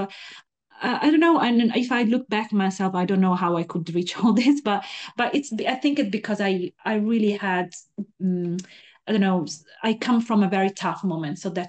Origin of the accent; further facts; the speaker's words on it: northern Italy, Italy; English is a second language; moved away; So I was living in Italy in the north. I'm come from North Italy